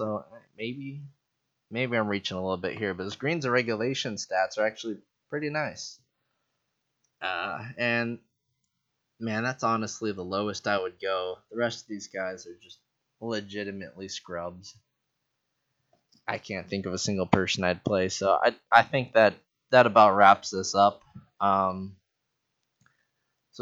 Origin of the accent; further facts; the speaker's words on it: Taiwan; He represented my home country of Taiwan